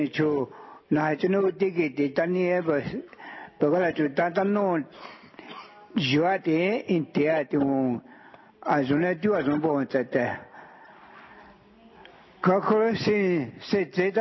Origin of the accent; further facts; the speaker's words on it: Toledo, Ohio, United States; I'm from Toledo.